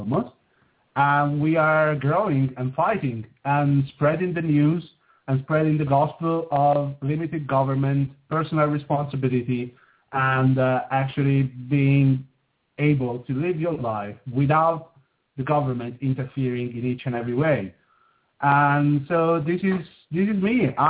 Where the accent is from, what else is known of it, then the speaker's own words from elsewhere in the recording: Tuscany, Italy; moved away as an adult; I was living, I was born in Tuscany in the middle of, between Pisa and Florence. I was there for most of my life.